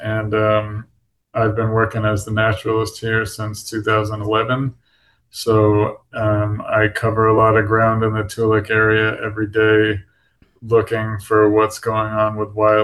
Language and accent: English; Massachusetts, United States; I grew up in Massachusetts, was always fascinated by wildlife